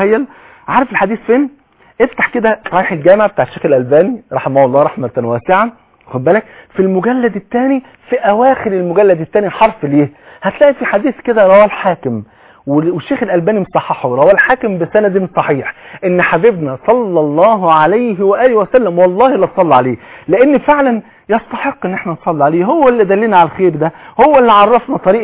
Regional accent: Egypt; يعني الظهر عندنا في مصر بيؤذن حوالي، قول حوالي الساعه 1

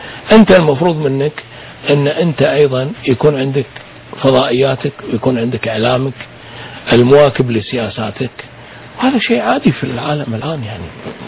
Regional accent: Kuwait; ما عندنا في الكويت، احنا عندنا مجلس أمة

